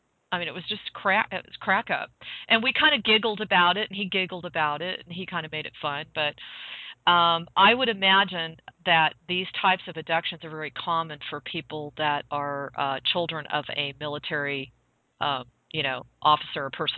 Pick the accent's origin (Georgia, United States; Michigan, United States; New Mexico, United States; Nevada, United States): Georgia, United States; accent: Southern; also born or lived in North Carolina; because I grew up in Georgia. I grew up in North Carolina because they both had bases there. And I had a very strong Southern accent